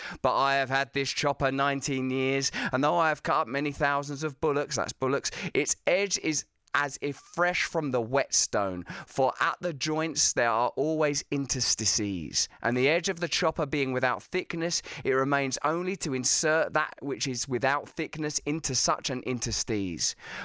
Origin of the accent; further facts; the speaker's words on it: East of England, United Kingdom; because I'm from Essex